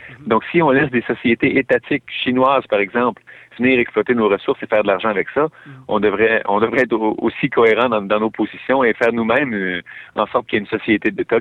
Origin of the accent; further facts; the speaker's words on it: Quebec, Canada; mais pas pour la propriété des ressources qui, elles, nous appartiennent en tant que Québécois.